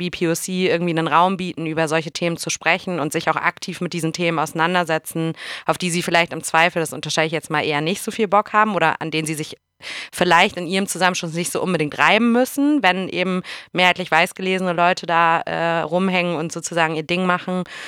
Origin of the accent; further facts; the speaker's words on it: Hamburg, Germany; Also ich komme ja aus Hamburg, und die Flora war auf jeden Fall ein Ort, an dem ich mich auch als Jugendliche politisiert habe, so, wo ich früher viel war auf der Schanze.